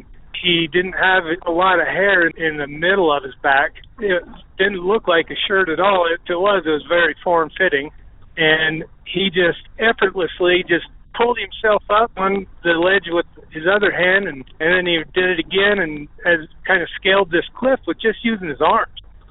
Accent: Jackson, Wyoming, United States; I was born and raised in Jackson, Wyoming.

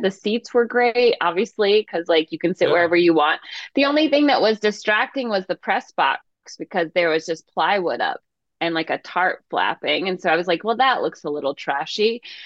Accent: California, United States; born there; I was born in the East Bay. Like all my family was Oakland A's fans.

